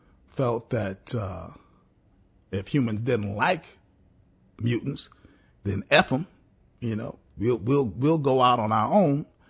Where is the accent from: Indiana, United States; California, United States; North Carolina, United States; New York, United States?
New York, United States; New York City; as a young black man, as a young teenager growing up in New York City.